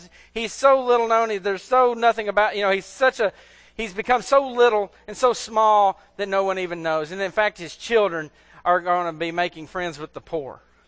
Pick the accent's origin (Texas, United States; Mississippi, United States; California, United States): Mississippi, United States; I know I'm from Mississippi.